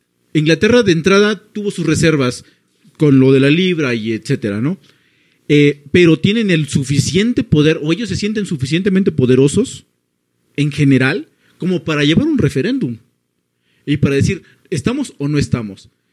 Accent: Mexico; nosotros somos mexicanos, no lo podemos hacer aquí.

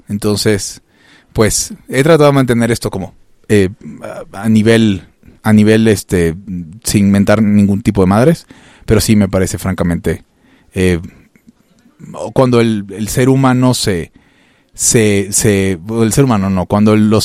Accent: Venezuela; now in Mexico; Yo soy originario de Venezuela, pero también soy mexicano.

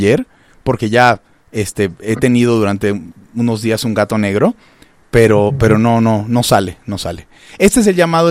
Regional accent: Venezuela; now in Mexico; Yo no soy de confiar como mexicano naturalizado, pero como venezolano, yo adiós, no cuenten conmigo.

